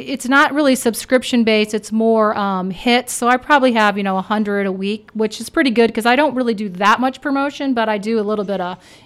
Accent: Fort Wayne, Indiana, United States; now in Carmel, United States; Well, I grew up in Fort Wayne and did Catholic schools and all that. I now live in Carmel, Indiana, go to Our Lady of Mount Carmel.

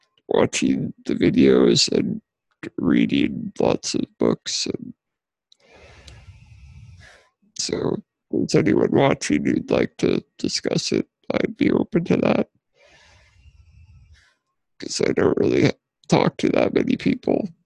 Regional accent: Alberta, Canada; I'm from Canada, actually.

